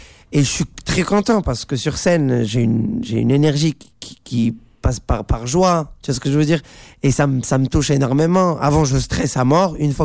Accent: Casablanca, Casablanca-Settat, Morocco; moved away as an adult; now in France; Moi, je viens de Casa, j'ai grandi à Casa, j'arrive ici

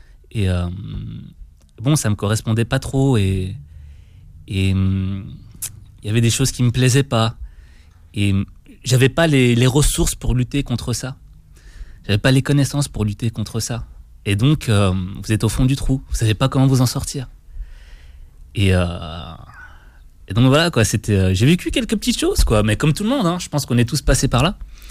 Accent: Belgium; l'équivalent du bac en Belgique, parce que je suis de Belgique

